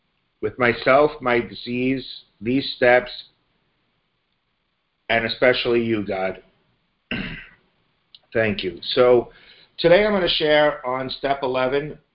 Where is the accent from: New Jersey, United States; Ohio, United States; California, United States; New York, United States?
New Jersey, United States; Montclair; And I'm from Montclair, New Jersey. My home group is the Circle of Friends group in West Orange.